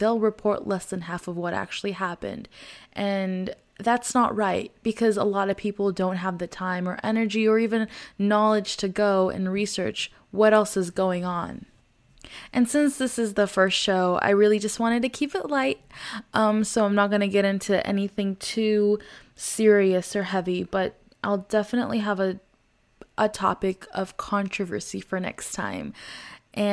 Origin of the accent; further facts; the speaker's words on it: Dallas, Texas, United States; as a woman, as a Muslim American who was born and brought up in Dallas, Texas.